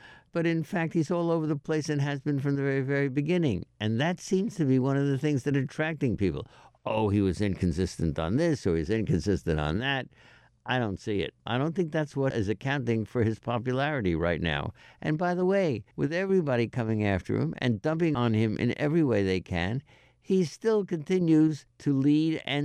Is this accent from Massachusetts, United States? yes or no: yes; Massachusetts, United States; It is certainly true that in my home state of Massachusetts that there's a groundswell of people who support Bernie in the polls